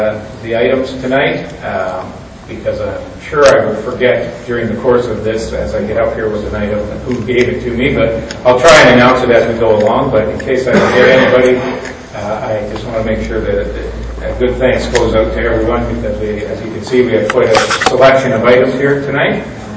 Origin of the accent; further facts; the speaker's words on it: Canada; As he said, I'm from Canada, but I fly with PSU in Pittsburgh.